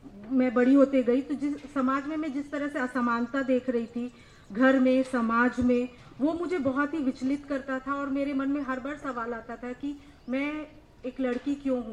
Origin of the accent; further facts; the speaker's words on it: Chhattisgarh, India; मैं बिहार की हूँ लेकिन मेरा जन्म पढ़ाई सब छत्तीसगढ़ जो मध्य प्रदेश का एक स्टेट है वहाँ पर हुआ और मैं एक हिंदू घराने से बिलोंग करती हूँ.